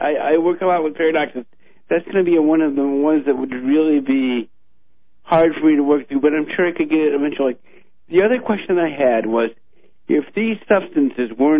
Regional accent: United States; I kind of don't, as an American

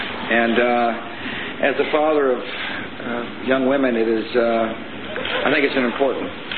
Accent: Texas, United States; You know, Senator Reid and I are both from the West. I'm from West Texas.

